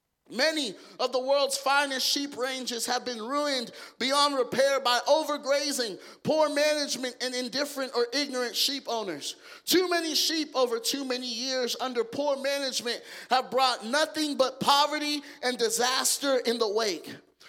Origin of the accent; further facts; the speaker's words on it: Garland, Texas, United States; I'm from Garland, Texas, a little suburb outside of Dallas, Texas.